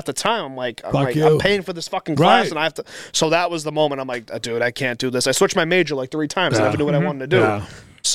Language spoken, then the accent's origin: English; Boston, Massachusetts, United States; I grew up in East Boston, so, like, my friend group was tight-knit